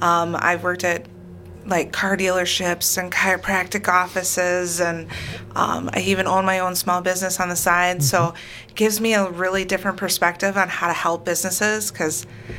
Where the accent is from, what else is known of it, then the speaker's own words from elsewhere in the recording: Wisconsin Rapids, Wisconsin, United States; I grew up here in Wisconsin Rapids.